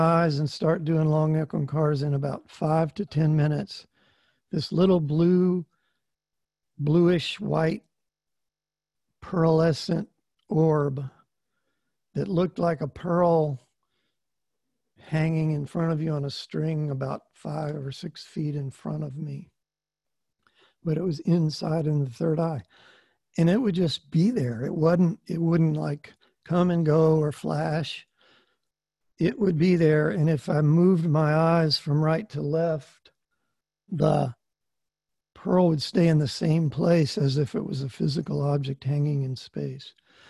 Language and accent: English; Orlando, Florida, United States; because I grew up in Orlando before Disney came to Orlando, and it was just a nice little town, maybe 60,000 people.